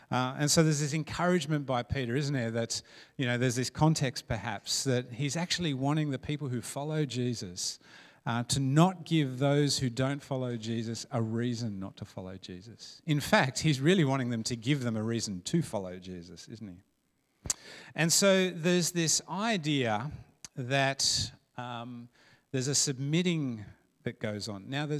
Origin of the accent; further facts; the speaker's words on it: Australia; us to the fact that we're Aussies, generally.